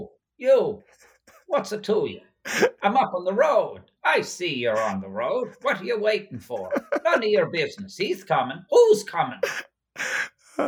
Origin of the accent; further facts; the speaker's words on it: Glace Bay, Nova Scotia, Canada; I was born on the Coal Town Road in Glace Bay in 1958, down in Cape Breton. I lived there till I was 9